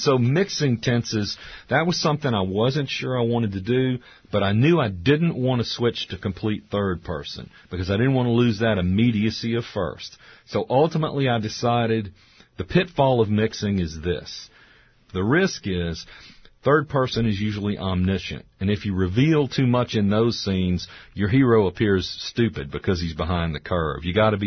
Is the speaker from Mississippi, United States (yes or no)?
yes; Natchez, Mississippi, United States; growing up in Natchez, you know, I was born in 1960, which you would think I'm a little young to have lived through the stuff and remember. However, like a lot of Southern men, I was raised by an African-American maid